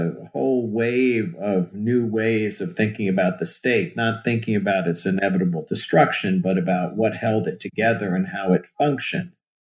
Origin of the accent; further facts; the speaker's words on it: New Jersey, United States; I'm originally from New Jersey, which has, I guess, little to do with it.